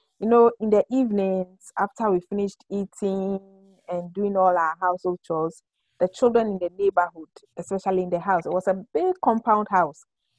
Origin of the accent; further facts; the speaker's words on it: Accra, Greater Accra, Ghana; So I was born in Accra, Ghana, at a place called Mamobi. Okay, so Mamobi, I wasn't born in Mamobi, I was born in Kotobabi. Then we lived in Kotobabi for a long while